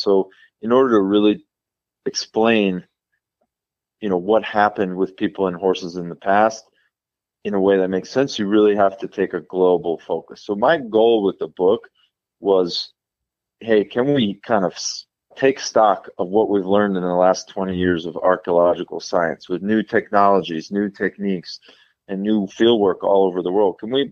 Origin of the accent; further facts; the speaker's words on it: Montana, United States; You know, I grew up in Montana, and my grandfather was like a classic Montana cowboy.